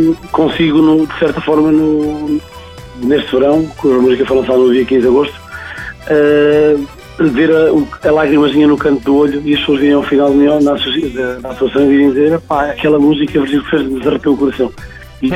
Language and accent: Portuguese; Belmonte, Centro, Portugal; eu sou próximo de Vilar Formoso, ou seja, eu sou de Belmonte, aqui mesmo na escola da Serra da Estrela, poderia dizer a 70 quilómetros de Vilar Formoso, é um saltinho.